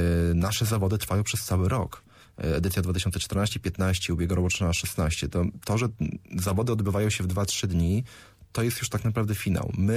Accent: Suwałki, Podlaskie Voivodeship, Poland; Suwałki, chociaż dlatego, że jestem z Suwałk, Suwałki gdzieś tam cały czas są na mojej drodze życiowej

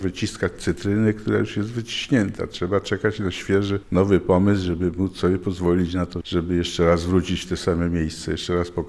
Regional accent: Królowy Most, Podlaskie Voivodeship, Poland; Jej ojciec urodził się w mojej wiosce, która się nazywa Królowy Most.

